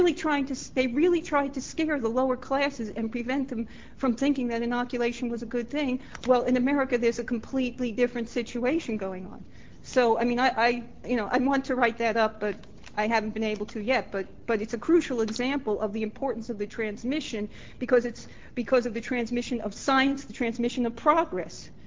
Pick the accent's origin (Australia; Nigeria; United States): United States; Leesburg; from Leesburg.